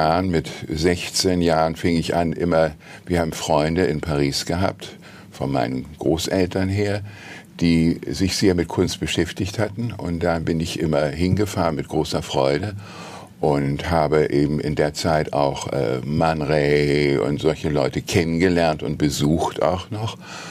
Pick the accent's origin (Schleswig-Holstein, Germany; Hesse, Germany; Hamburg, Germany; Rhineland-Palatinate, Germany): Hamburg, Germany; so schlecht ist das Wetter in Hamburg auch gar nicht, wie als Hamburger.